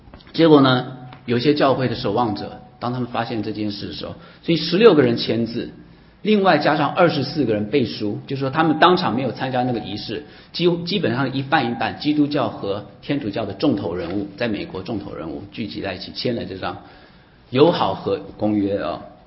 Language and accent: Chinese; Taiwan; 你知道我从台湾来